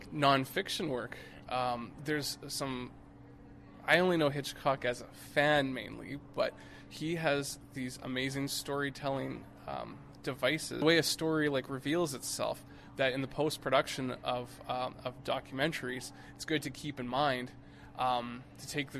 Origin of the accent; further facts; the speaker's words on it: Toronto, Ontario, Canada; I'm from Toronto.